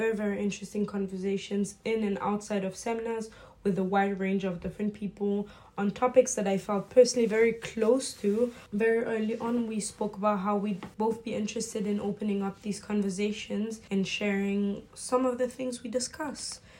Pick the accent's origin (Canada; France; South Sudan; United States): France; I'm both Senegalese and German and I grew up in France.